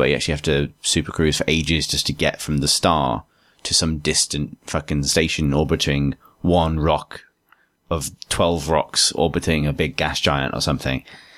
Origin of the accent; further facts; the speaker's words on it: South West England, United Kingdom; I'm attracted to because I'm from Wiltshire.